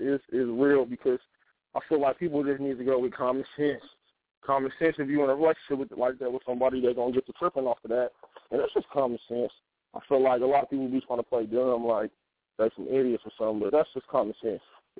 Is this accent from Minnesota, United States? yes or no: no; Las Vegas, Nevada, United States; I'm born and raised in Las Vegas, Sin City, Cheyenne and City Center, if y'all know the area.